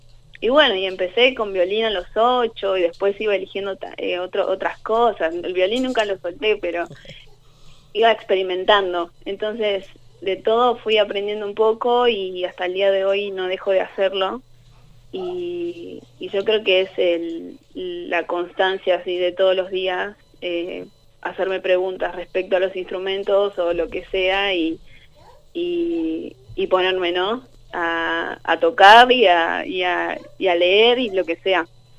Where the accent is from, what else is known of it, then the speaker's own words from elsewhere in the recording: Catamarca, Argentina; ella fue quien me enseñó toda mi infancia ahí en Catamarca